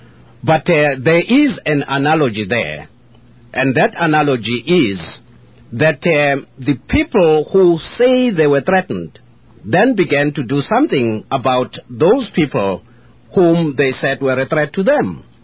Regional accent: South Africa; born there; I was born in South Africa. I have no land now.

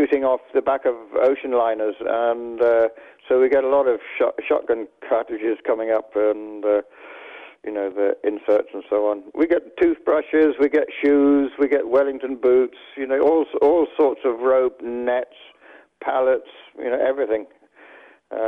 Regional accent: Ireland; born or raised there; also born or lived in North London

